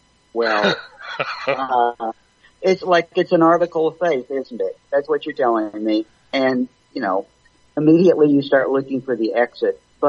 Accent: Oklahoma, United States; because I'm from Oklahoma and used to spend a lot of time in Texas.

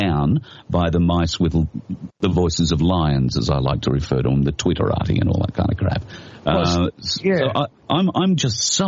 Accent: Australia; accent: Australian; my accent, like a real ochre accent, wouldn't be easy for the listener to understand.

